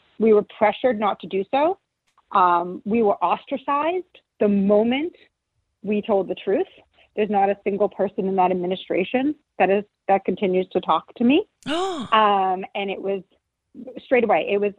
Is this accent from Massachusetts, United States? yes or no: yes; Framingham, Massachusetts, United States; I'm from Framingham, Massachusetts.